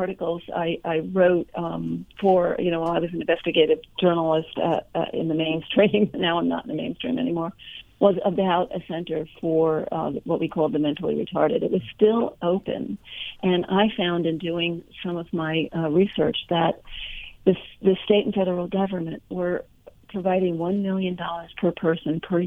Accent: Staten Island, New York, United States; And I come from Staten Island. It's where I began my investigative reporting career.

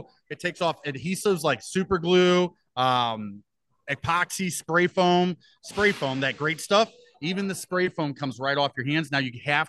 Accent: St. Louis, Missouri, United States; We're from St. Louis.

